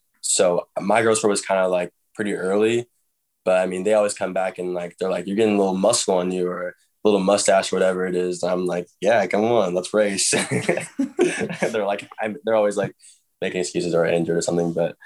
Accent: Washington, United States; Like I grew up in Washington, but that doesn't mean I owe anything to Wazoo or UW to go there

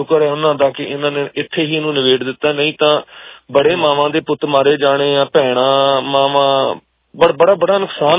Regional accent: Lahore, Punjab, Pakistan; ਮੈਂ ਆਪ ਲਾਹੌਰ ਤੋਂ ਹਾਂ ਤੇ ਸਾਡਾ ਪਰਿਵਾਰ ਉੱਥੇ ਹੈ

